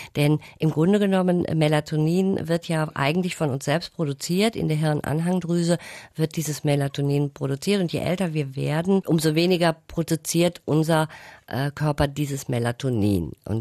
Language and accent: German; Malaysia; now in Germany; Bei uns in Malaysia ist das nicht so streng, weil da weiß man wirklich um diese Wirkung.